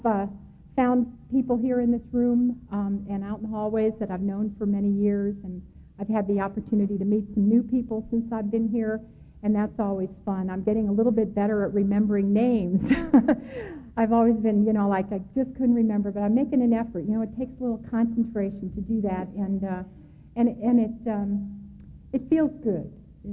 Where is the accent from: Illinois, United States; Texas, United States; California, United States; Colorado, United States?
Illinois, United States; Chicago; born there; I was born in Chicago, Illinois, to a family that I believe today was alcoholic